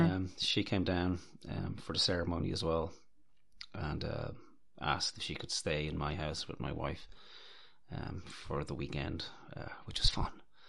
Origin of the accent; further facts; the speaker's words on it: Dublin, Leinster, Ireland; I grew up in Dublin